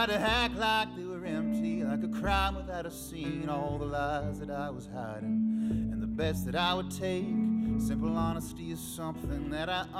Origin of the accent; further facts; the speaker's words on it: Louisa, Kentucky, United States; I grew up in Louisa, Kentucky. There's a lot of great pickers and singers from around those parts and songwriters.